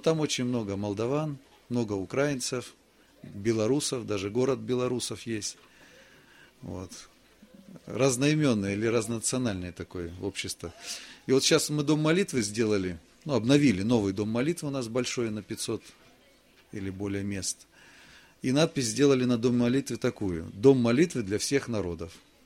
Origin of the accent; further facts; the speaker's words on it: Nizhnevartovsk, Khanty-Mansi Autonomous Okrug, Russia; Приехал я из Нижневартовска, это север Тюменской области.